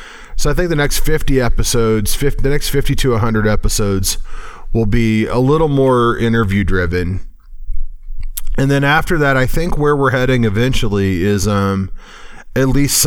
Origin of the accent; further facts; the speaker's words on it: Cape Girardeau, Missouri, United States; also born or lived in California; I'm from Rush Limbaugh's hometown. At least my family, my mom's family, is from down there, and I've lived in Cape Girardeau for quite a long time.